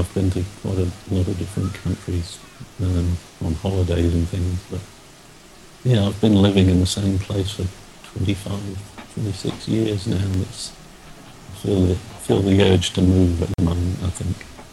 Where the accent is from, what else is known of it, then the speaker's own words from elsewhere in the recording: Canada; now in England, United Kingdom; I was born here in England, but I went to Canada when I was 5.